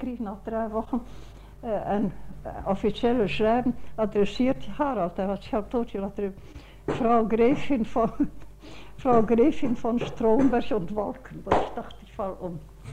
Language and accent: German; Tukums, Courland, Latvia; Tukum in Bayern, meine Geburtsstadt und ich bin geboren in Kurland, ich bin Kurländerin.